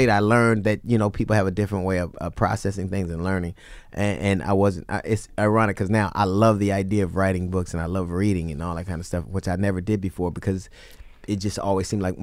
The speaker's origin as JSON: {"language": "English", "town": "Los Angeles", "region": "California", "country": "United States", "tie": "born or raised there", "said": "And I remember 8 years old growing up in Los Angeles."}